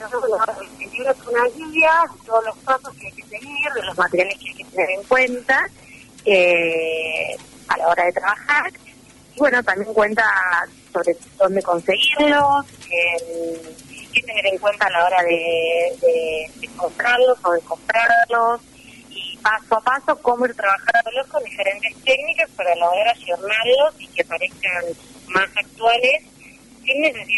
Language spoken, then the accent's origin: Spanish; Comodoro Rivadavia, Chubut, Argentina; moved away as an adult; now in Buenos Aires, Argentina; yo me vine de Comodoro a estudiar a las 18 horas y bueno, ya me quedé acá en Buenos Aires